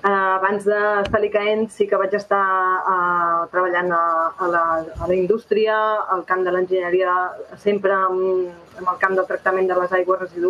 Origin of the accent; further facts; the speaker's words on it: Banyoles, Catalonia, Spain; això era el meu poble natal, a Banyoles, vaig tornar a Barcelona a treballar en una enginyeria